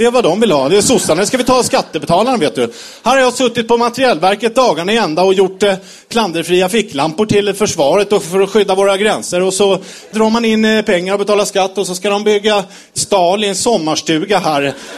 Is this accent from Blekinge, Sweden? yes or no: no; Malmö, Skåne, Sweden; Men jag är uppvuxen i Malmö, industristad, Vallstad.